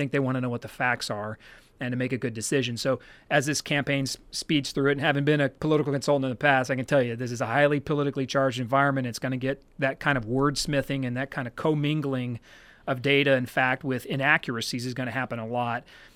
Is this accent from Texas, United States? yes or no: yes; San Antonio, Texas, United States; I'm from San Antonio, and I'm vested in here. Grew up here, it's my life here.